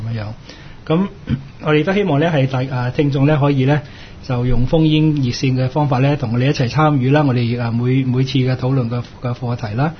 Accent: Hong Kong; 我哋香港人

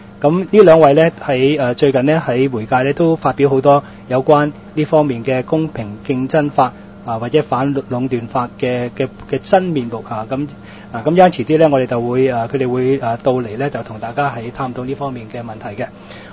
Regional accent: Hong Kong; 我哋自己作為香港人呢，每個人呢係可以做啲咩嘢呢

